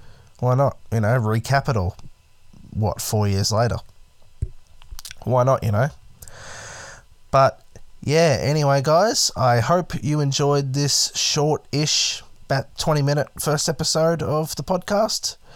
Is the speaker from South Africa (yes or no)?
no; Australia; because I am an Aussie bloke recording raps in a Ghetto's World.